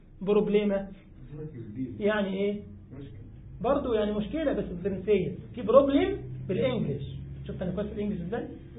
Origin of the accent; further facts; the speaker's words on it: Egypt; احنا كمصريين ساعات بنقرا فرنساوي بالمصري. وبنقرا الانجليزي كمان بالمصري.